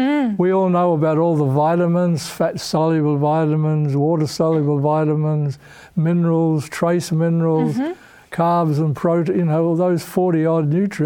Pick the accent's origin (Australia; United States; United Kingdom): Australia; accent: Aussie; And my Aussie accent or what, I don't know, but they advertise it as phytochemicals.